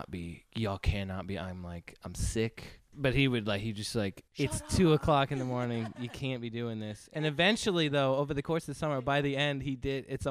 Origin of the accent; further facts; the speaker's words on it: Utah, United States; because I grew up in Utah, when I got to North Carolina, I didn't know anybody.